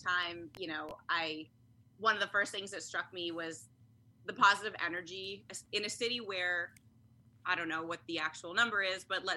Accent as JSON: {"language": "English", "country": "Canada", "said": "Although I get called out as a Canadian all the time because I'll drop an A or I'll drop my O's."}